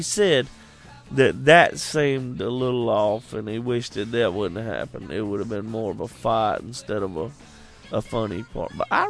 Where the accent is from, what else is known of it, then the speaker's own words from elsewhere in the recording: Atlanta, Georgia, United States; We know we're from Atlanta, bitch.